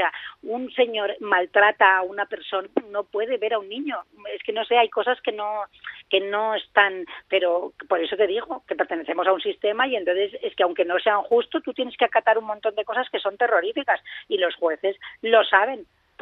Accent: Catalonia, Spain; O sea, es que yo soy catalana, ¿sabes lo que te digo?

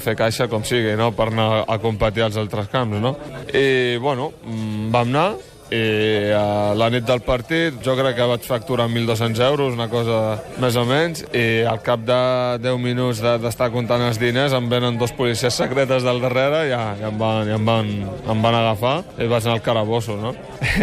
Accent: Figueres, Catalonia, Spain; also born or lived in Morocco; Jo sóc de Catalunya, és veritat que he nascut al Marroc, però vaig arribar molt petit a Figueres i bueno, em sento de l'Alt Empordà, de Catalunya

